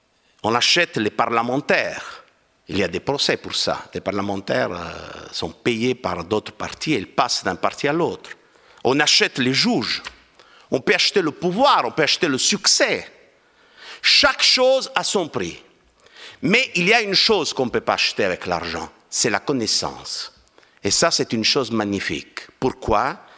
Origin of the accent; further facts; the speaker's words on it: Calabria, Italy; born there; Moi, je suis né en Calabre, dans la Grande Grèce. Eh bien, moi, j'ai dans mon sang la culture grecque, latine, arabe, espagnole, française, normande.